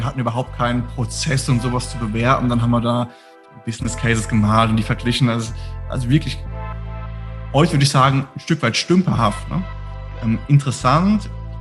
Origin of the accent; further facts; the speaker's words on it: Speyer, Rhineland-Palatinate, Germany; born there; Also geboren bin ich tatsächlich in der Region hier in Speyer.